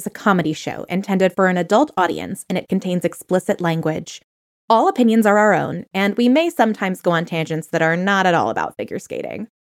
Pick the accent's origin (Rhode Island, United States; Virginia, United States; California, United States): Rhode Island, United States; Yeah, I am from Rhode Island, so perfect.